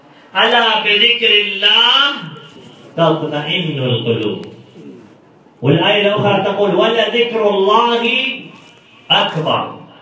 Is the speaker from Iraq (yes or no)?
yes; Najaf, Najaf Governorate, Iraq; فبعض الاخوه من فضل الله مدحه وحاله عندنا بالنجف